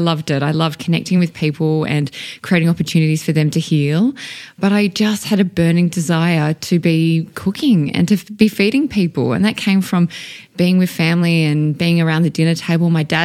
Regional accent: Australia; But what we fail to recognise as Australian is to do that in our very own backyards. And coming from the oldest civilization, the oldest surviving civilization on Earth, of course that makes us the oldest cooks.

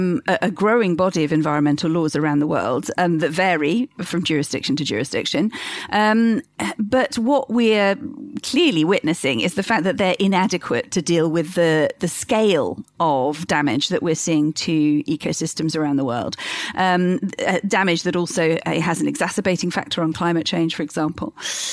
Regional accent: United Kingdom; the UK, which is my home country.

